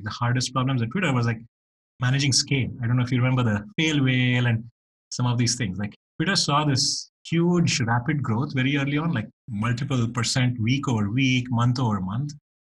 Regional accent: Bangalore, Karnataka, India; yeah, and it was even rarer when I grew up in India in Bangalore.

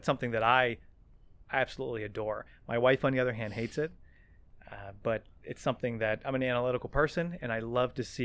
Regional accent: Bellevue, Pennsylvania, United States; Now you can get there in under 2 hours. Small little town called Bellevue, just outside the city. And I grew up in a Catholic family.

